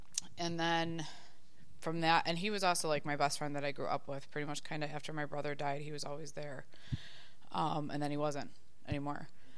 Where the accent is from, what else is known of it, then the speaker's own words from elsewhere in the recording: Chicago, Illinois, United States; I'm 33 years old. I'm from Chicago.